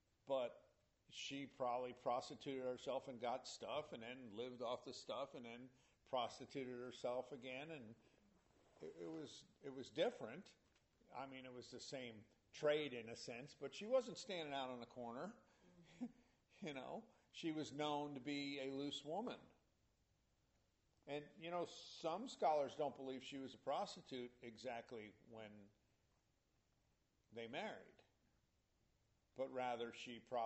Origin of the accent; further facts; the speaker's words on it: New York City, New York, United States; Okay, so, you know, when you talk about a prostitute, I grew up in New York City.